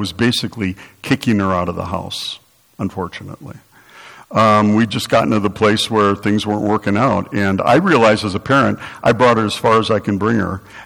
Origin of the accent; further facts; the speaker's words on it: Milwaukee, Wisconsin, United States; I grew up in Milwaukee, Wisconsin. I'm not really smart or anything.